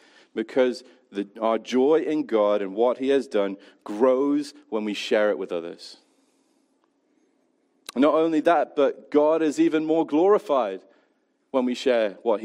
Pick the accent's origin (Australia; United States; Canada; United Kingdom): United Kingdom; I think that we are naturally good as Brits, something that's built into us as British people, of saying when things are hard.